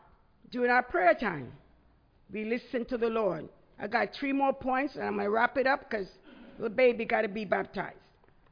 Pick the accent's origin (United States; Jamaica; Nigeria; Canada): Jamaica; I'm from Jamaica and, you know, going to church.